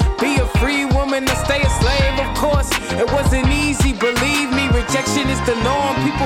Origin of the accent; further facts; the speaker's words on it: Kansas City, United States; Yeah, I came from them Kansas City streets. I was born and raised on